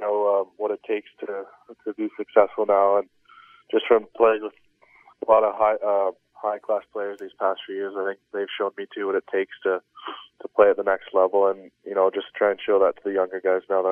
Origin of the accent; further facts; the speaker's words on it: Belleville, Michigan, United States; now in Flint, United States; I've always wanted to get a pretty crazy pads growing up in Belleville, watching the goalies get all yellow pads and stuff like that.